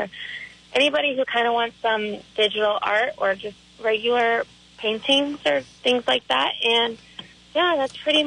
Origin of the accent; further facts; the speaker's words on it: Wymore, Nebraska, United States; I am originally from Wymore, Nebraska. I graduated 2015 from there